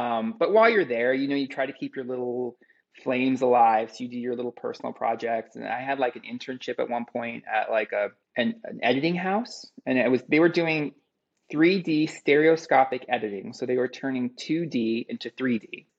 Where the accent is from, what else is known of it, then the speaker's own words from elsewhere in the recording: Encino, California, United States; also born or lived in Palm Springs; Originally, I'm from Palm Springs, but I always feel weird saying I'm from there because I have no memories of that place. All my memories are here in LA. I grew up in Encino, which is very much classic LA Valley.